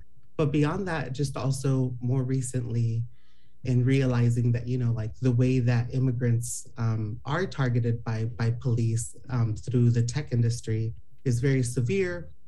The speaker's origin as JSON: {"language": "English", "town": "Los Angeles", "region": "California", "country": "United States", "tie": "born or raised there", "lives_now": "Portland, United States", "said": "And I grew up in Los Angeles area half of my life, born and raised, and this other half over here in the Portland metro area."}